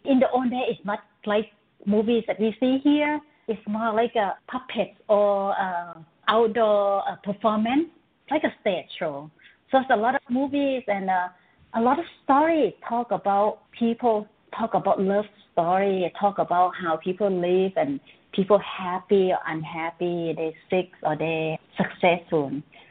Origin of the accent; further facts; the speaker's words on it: Bangkok, Thailand; born there; English is a second language; I was born in Bangkok, Thailand. My mother Chinese, my father Thai. So I born in the family that have two cultures, two languages. Chinese language and Thai language